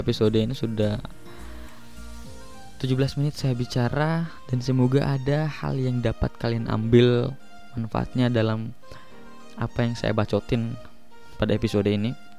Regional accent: Gorontalo, Indonesia; di daerah saya di Gorontalo Utara itu, waktu saya pulang kemarin minggu lalu hari Rabu

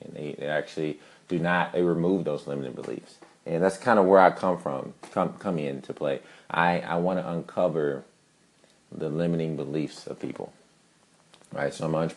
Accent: Dallas, Texas, United States; also born or lived in New York; I'm from Dallas, Texas. I'm born and raised in Dallas, Texas. I spent 4 years in New York for college

